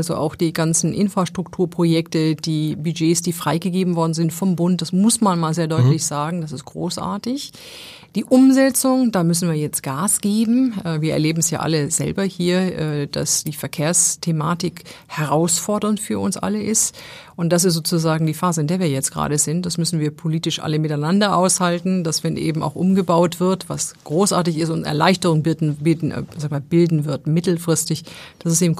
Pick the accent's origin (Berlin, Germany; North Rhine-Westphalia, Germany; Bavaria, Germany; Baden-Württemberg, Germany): North Rhine-Westphalia, Germany; Essen; Ich komme aus Essen, ja, genau, ganz genau.